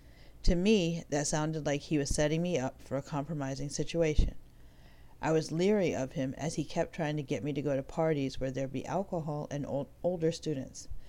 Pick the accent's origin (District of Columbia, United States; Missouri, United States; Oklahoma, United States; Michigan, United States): District of Columbia, United States; Washington; I'm an African-American Muslim woman, and I grew up in the Washington, D.C. area.